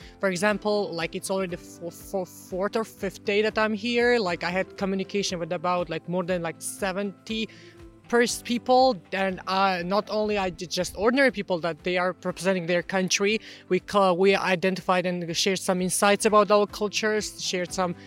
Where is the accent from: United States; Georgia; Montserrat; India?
Georgia; I'm coming from Georgia.